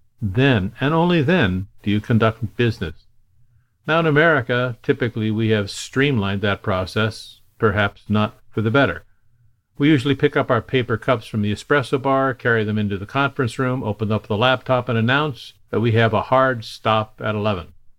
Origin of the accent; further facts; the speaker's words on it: Alaska, United States; I remember growing up in Alaska